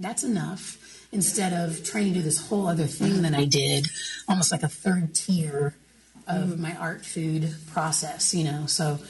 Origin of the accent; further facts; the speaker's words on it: Kansas City, Missouri, United States; I could have said, I'm from Kansas City. I'm just going to include Kansas City artists.